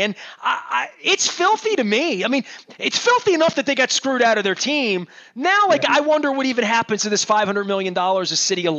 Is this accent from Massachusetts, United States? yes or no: no; Baltimore, Maryland, United States; Because, I mean, look, I'm from Baltimore.